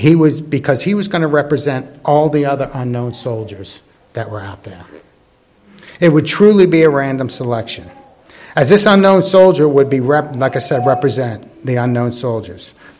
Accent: Baltimore, Maryland, United States; I grew up not far from it. I was born in Baltimore and lived there, at least in the younger part of my life.

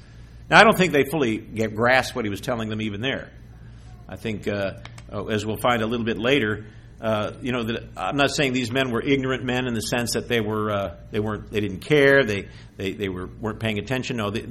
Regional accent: Detroit, Michigan, United States; I mean, I grew up in Detroit.

